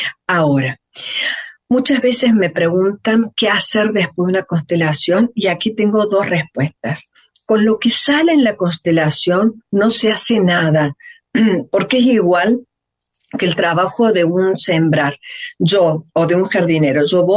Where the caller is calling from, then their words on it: Córdoba, Argentina; te escucho desde Don Torcuato, Buenos Aires, Argentina, soy cordobesa